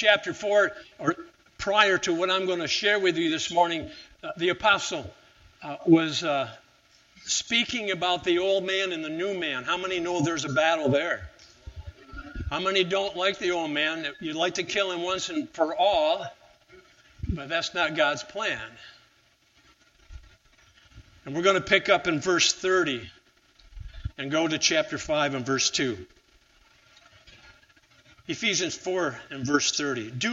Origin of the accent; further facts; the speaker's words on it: the South, United States; Good morning, y'all. I'm from the South.